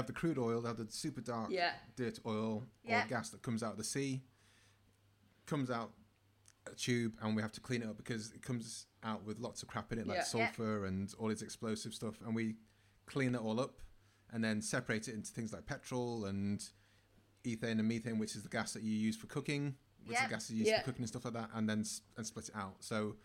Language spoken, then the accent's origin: English; Manchester, North West England, United Kingdom; now in Bergen, Norway; So, I mean, obviously the benefit for me was that I come from Manchester, so we're used to the rain.